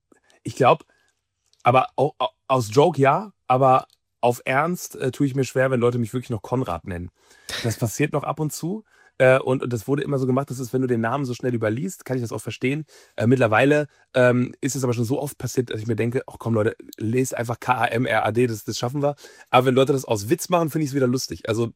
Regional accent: Velbert, North Rhine-Westphalia, Germany; Velbert ist quasi mein Zuhause. Velbert ist meine Heimat. Ich glaube, dass meine Familie und meine engen Freunde da wohnen. Und der Stadtteil Langeberg, in dem ich lebe, der ist so ein bisschen, wird so Stadt der Villen genannt

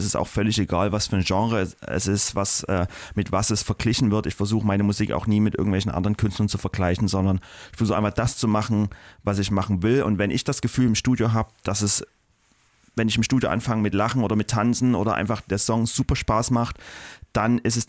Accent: Germany; in Deutschland, in meinem Heimatland sozusagen

